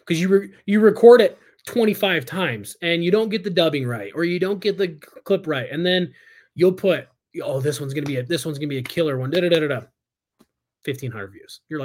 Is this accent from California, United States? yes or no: yes; California, United States; I'm from California, so being in Utah, I'm kind of like, where are all the black people?